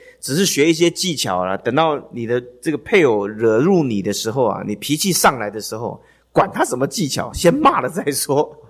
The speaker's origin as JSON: {"language": "Chinese", "country": "China", "said": "就是我们中国人讲的挂羊头卖狗肉。"}